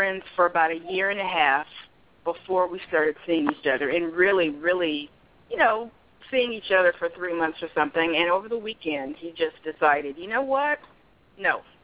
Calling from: California, United States; I'm calling from California.

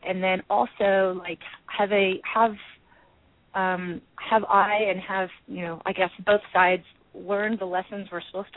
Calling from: Los Gatos, California, United States; Los Gatos, California.

